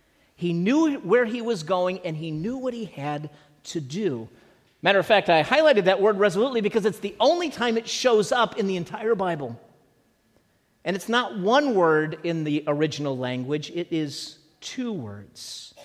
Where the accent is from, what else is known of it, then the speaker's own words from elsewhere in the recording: Illinois, United States; I can remember when growing up in Illinois, we would travel to northern Wisconsin in that car